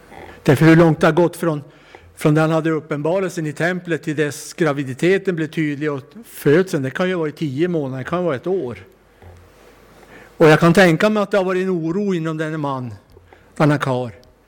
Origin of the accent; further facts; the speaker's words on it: Kalix, Norrbotten County, Sweden; Jag var med om den episoden för många, många år sedan i min ungdom, hemma i Kalix.